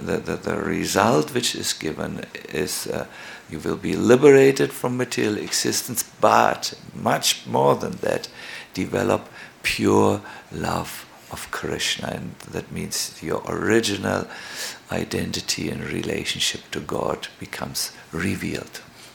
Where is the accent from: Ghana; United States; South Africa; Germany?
Germany; I'm from Germany.